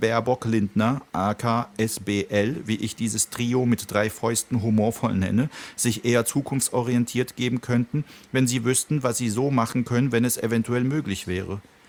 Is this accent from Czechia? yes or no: yes; Prague, Czechia; Ich kenne das auch aus meiner Kindheit in Tschechien und wirklich in Prag, als der Wenzelsplatz noch leer war, keine Touristen.